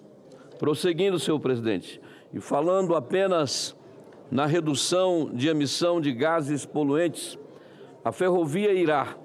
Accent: Pará, Brazil; lá no meu estado do Pará

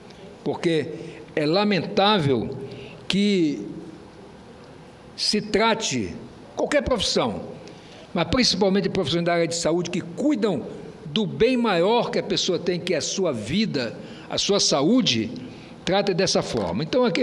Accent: Roraima, Brazil; Eu lamento muito, como roraimense e como representante do meu povo

